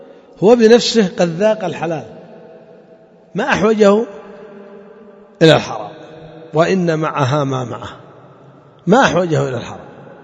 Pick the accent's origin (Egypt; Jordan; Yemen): Yemen; بالذات عندنا في اليمن يعني هتك العرض كبيرة جدا من زمن قديم